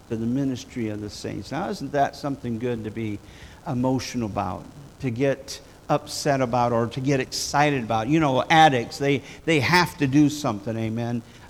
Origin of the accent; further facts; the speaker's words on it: Michigan, United States; I grew up in Michigan. So the Tigers were my favorite team of choice back then, of course.